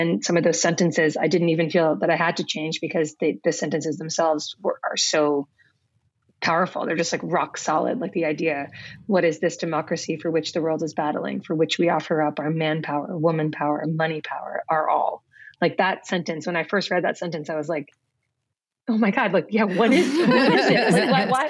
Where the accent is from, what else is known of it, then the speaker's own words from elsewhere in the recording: Massachusetts, United States; how different it is being from Massachusetts and growing up in Massachusetts and always sort of being surrounded by people who vote the exact same way.